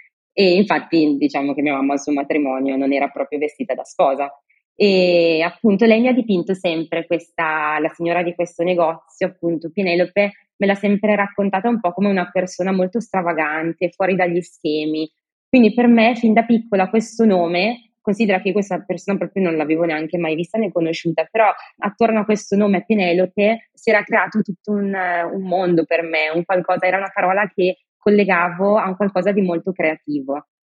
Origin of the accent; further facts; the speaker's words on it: Lombardy, Italy; pensavo a quanto fossero belli e alla fortuna anche di essere nata in un territorio così. La Franciacorta è già una zona molto nota